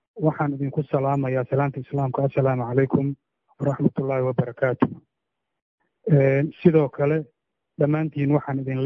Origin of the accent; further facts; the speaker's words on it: Kismayo, Lower Juba, Somalia; also born or lived in Buuleberde; 19 April 1968 waxaan ku dhashay degmada Buuleberde, gobolka Hiiraan ee Soomaaliya. Markii 3 sano aan jiray 1971, aabahay oo askari ahaa waxaa loo soo bedelay degmada Kismaayo